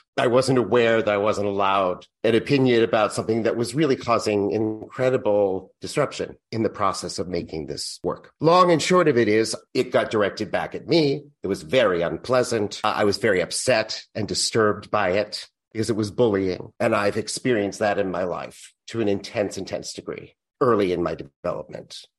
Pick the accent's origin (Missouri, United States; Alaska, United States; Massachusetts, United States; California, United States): Massachusetts, United States; And so 2 weeks after we did her memorial up in Massachusetts, where I'm from, I was able to go back and really spend time with my nieces and nephew and my family up there, my extended family.